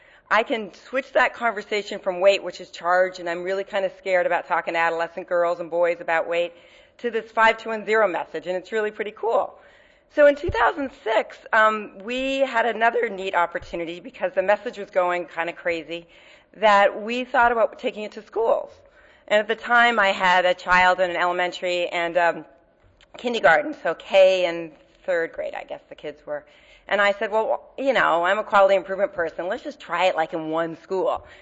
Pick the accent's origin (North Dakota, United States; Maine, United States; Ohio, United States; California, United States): Maine, United States; I'm from Maine. I do not know where the hell I am.